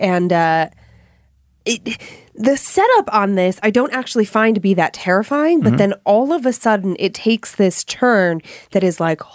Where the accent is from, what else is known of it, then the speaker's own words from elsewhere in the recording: Hawaii, United States; Growing up in Hawaii was fun and full of amazing adventures.